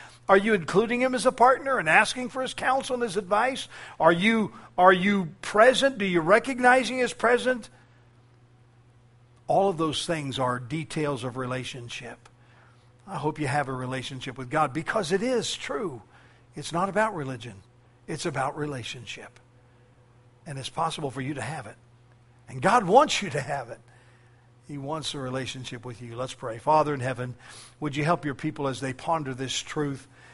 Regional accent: Colorado, United States; she was from Colorado, and I'm from Colorado

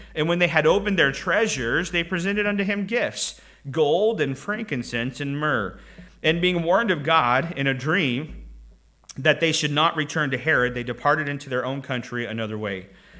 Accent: Clinton, United States; But that's my hometown, Clinton. There's not much to it.

